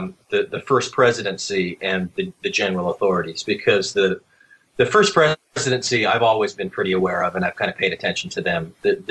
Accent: Arizona, United States; But you know, I grew up in Arizona

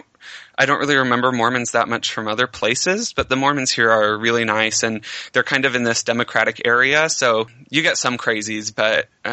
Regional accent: Midvale, Utah, United States; also born or lived in South Jordan; I grew up in Utah, Salt Lake City. Midvale. I don't really know where that is, but I grew up in Midvale, and then we moved to South Jordan

